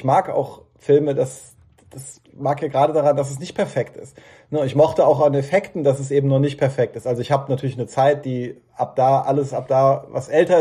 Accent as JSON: {"language": "German", "town": "Bad Soden am Taunus", "region": "Hesse", "country": "Germany", "tie": "born or raised there", "said": "Ich bin gebürtiger Hesse, ja. Ich bin geboren, bin ich sogar in Bad Soden am Taunus bin ich sogar geboren."}